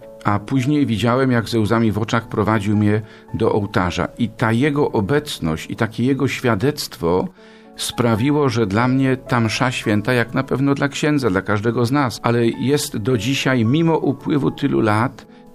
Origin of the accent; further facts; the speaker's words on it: Środa Wielkopolska, Greater Poland Voivodeship, Poland; A później w mojej rodzinnej miejscowości, w Środzie Wielkopolskiej